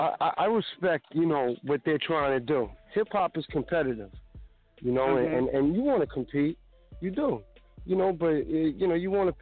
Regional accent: Jersey City, New Jersey, United States; Well, you know, growing up in Jersey City, hip-hop, rap, I mean, that's going hand-to-hand just with everyday lifestyle, you know.

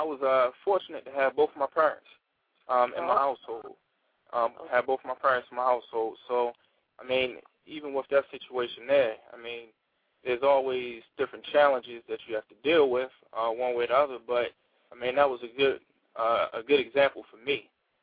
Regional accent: Baltimore, Maryland, United States; Born and raised in Baltimore, East Baltimore.

